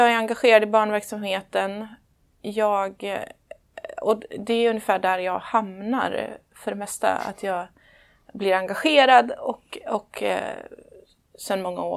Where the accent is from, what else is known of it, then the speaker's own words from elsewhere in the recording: Kinna, Västra Götaland County, Sweden; moved away as an adult; now in Stockholm, Sweden; Jag är ursprungligen från Västergötland, från Kinna. Vuxit upp där som prästdotter, 5:e barnet av 6. Flyttade en sväng till Stockholm redan efter gymnasiet, försvann till Umeå ett par år, kom tillbaka